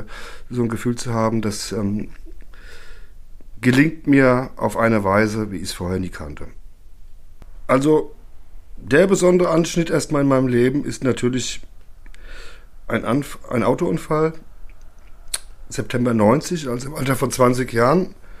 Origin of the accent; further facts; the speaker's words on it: Frankfurt am Main, Hesse, Germany; ich bin aus Frankfurt am Main. Ich bin auch dort geboren und zwar am 3.2.1970